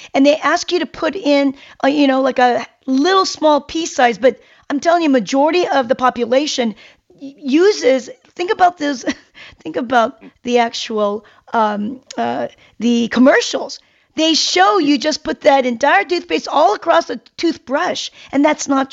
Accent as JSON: {"language": "English", "country": "South Korea", "tie": "born or raised there", "said": "I grew up in Korea, Paul, and back then I remember in our elementary school, my father worked for U.S. government, so I went to the military school."}